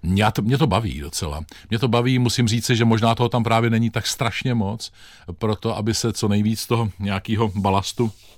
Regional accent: Týniště nad Orlicí, Hradec Králové Region, Czechia; born there; byl jsem v Týništi na Torlicí ve svém rodišti

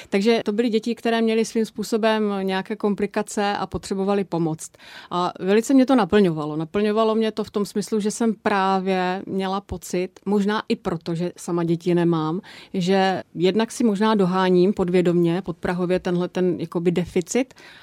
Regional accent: Olomouc, Olomouc Region, Czechia; To, že jsem Olomoučák, neznamená, že oslovím onkologii, kterou mám tady po ruce

